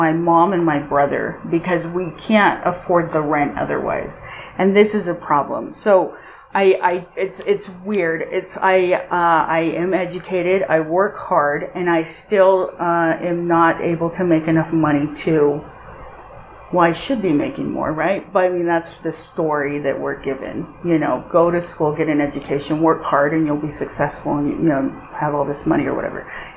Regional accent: Cedar City, Utah, United States; So I grew up here in Cedar City. I actually went to Cedar High.

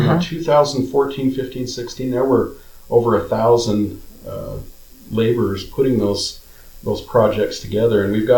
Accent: Cedar City, Utah, United States; if I tell people I'm from Cedar City, Iron County, they know

